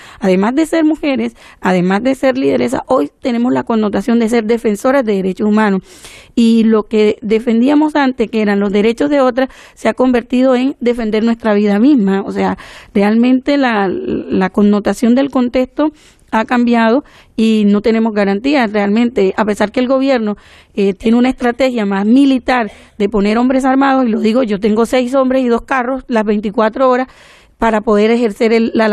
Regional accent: Colombia; Yo vengo de una zona de Montes de María donde ocurrieron 4.172 homicidios en 10 años y 157 masacres.

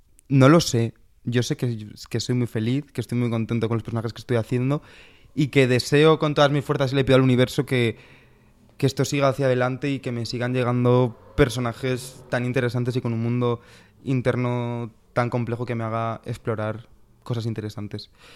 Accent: Valencia, Valencian Community, Spain; moved away as an adult; Yo de Valencia.

